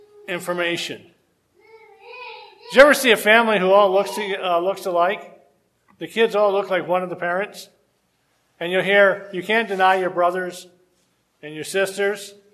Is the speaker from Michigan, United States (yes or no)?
yes; Detroit, Michigan, United States; See, that's luckily growing up in Detroit. I could get in trouble.